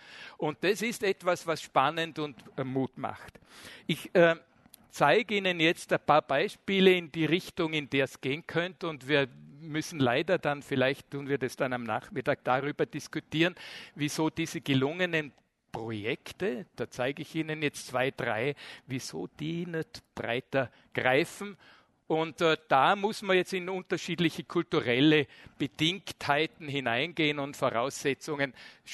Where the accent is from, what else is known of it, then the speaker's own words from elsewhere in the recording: Bregenz, Vorarlberg, Austria; Ich bin am Stadtrand von Bregenz aufgewachsen, in dem, was man wahnsinnig übertrieben Villengebiet nennt, weil das sind keine Villen, das sind relativ billig, einfache Baumeisterhäuser in Bregenz.